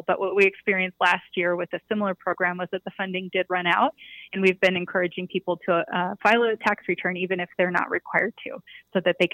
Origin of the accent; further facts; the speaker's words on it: North Dakota, United States; moved away as an adult; now in Santa Fe, United States; I'm not a native New Mexican, but New Mexico has been my home since 2003. I came here after college. I grew up in North Dakota, actually, and went to college and then moved right to New Mexico.